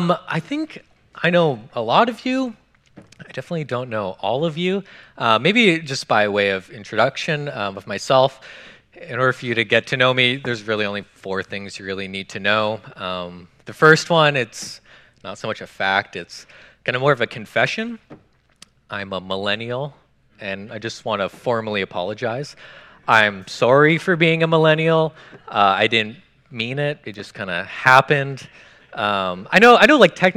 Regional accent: Canada; moved away; I'm a Canadian. That's why I'm apologizing so much. So I grew up in Canada. I moved here about 3 years ago.

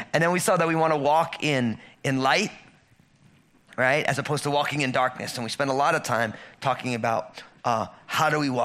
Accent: Old Bridge, New Jersey, United States; I grew up in Old Bridge

